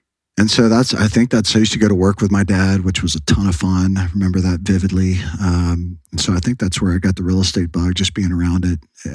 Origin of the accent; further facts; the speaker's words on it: Austin, Texas, United States; Well, I grew up in Austin, back before Austin was the Austin we know it today. It was still, I think for the most part, a college town. And grew up in Westlake in Austin.